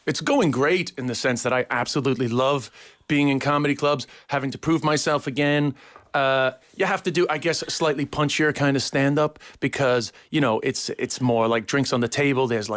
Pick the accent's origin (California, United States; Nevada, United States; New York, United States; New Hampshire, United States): New York, United States; accent: New York; You know, I'll be somebody that when they hear my accent, they go, that's a New Yorker.